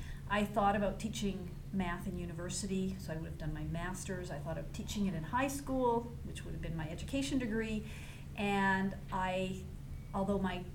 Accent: Nelson, British Columbia, Canada; Okay, a small town girl. I'm from Nelson, British Columbia. My dad was born there.

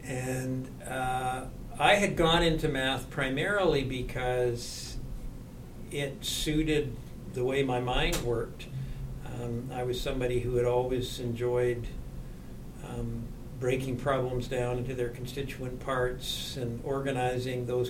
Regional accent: West Vancouver, British Columbia, Canada; I grew up in West Vancouver, and most of my schooling was in West Vancouver. I graduated in 1965 from West Van Senior Secondary.

